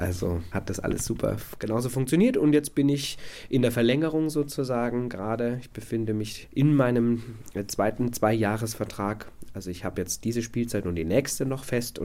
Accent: Höchstadt an der Aisch, Bavaria, Germany; also born or lived in Erlangen; Also ich bin in Erlangen geboren, in Höchstadt groß geworden, Höchstadt an der Aisch. Im schönen Aischtal, wo die Karpfen herkommen. Also ich bin definitiv Franke durch und durch

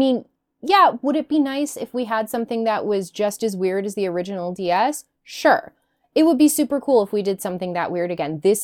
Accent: Canada; I'm Canadian.

